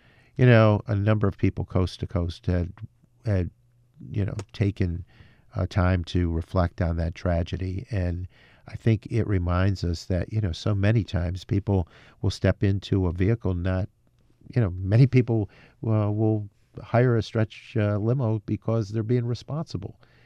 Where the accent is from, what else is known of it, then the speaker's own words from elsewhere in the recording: Amsterdam, New York, United States; Hit my hometown of Amsterdam severely hard.